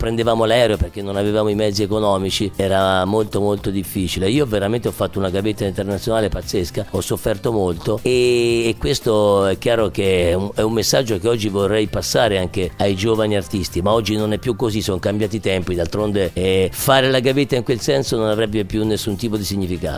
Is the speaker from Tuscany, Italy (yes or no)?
yes; Ponticino, Tuscany, Italy; di tornare a Ponticino, nel mio paesino in Toscana